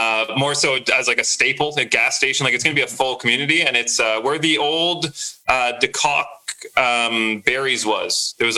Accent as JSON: {"language": "English", "town": "Ottawa", "region": "Ontario", "country": "Canada", "tie": "born or raised there", "said": "I think I'm an East End boy. Like, I grew up obviously in Beacon Hill and lived in Blackburn and this"}